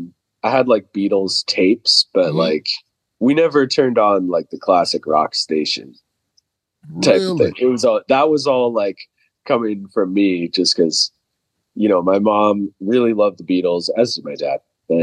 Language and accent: English; Pasadena, California, United States; I'm from Los Angeles area. Grew up in, like, Pasadena area.